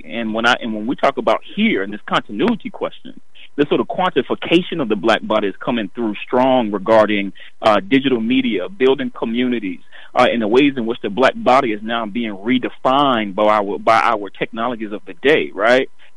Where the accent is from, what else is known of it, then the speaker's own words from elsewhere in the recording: the South, United States; I come from the South. I've farmed. I have seen what poor looks like. We had outhouses.